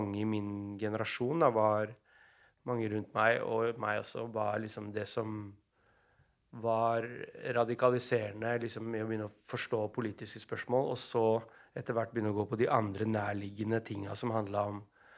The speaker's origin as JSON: {"language": "Norwegian", "region": "Oslo", "country": "Norway", "said": "for jeg er fra Romsås så det var en bydel eller var en bydel i Oslo"}